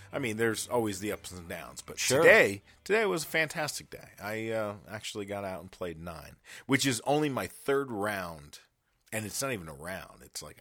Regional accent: Old Forge, Pennsylvania, United States; also born or lived in Scranton; I was born in Scranton, Pennsylvania. Grew up there in a small hamlet called Old Forge

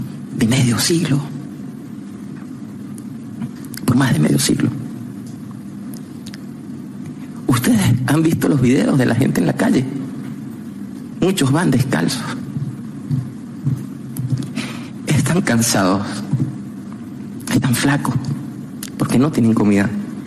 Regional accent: Venezuela; now in Spain; Yo soy venezolano. Aunque me hayan echado de mi país, sigo siendo venezolano. También soy latinoamericano.

